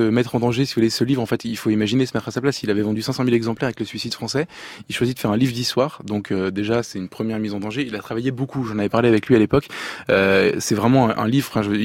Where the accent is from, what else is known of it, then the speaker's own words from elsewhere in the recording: south of France, France; je viens du sud de la France